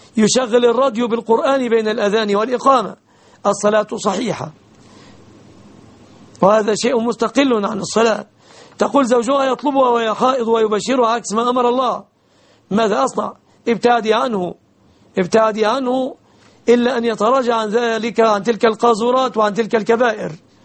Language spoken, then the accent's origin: Arabic; Egypt; لا أرى هناك في بلادنا مصر بنوكا إسلامية